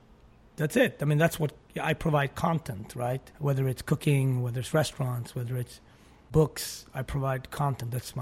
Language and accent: English; Sweden; That was normal to me, that my parents were white and my sisters and I, we were black or mixed